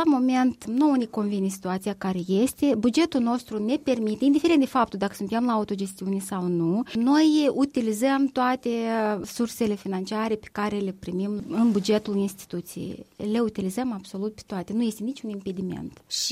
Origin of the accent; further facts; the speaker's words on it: Chișinău, Moldova; fiindcă sunt din Chișinău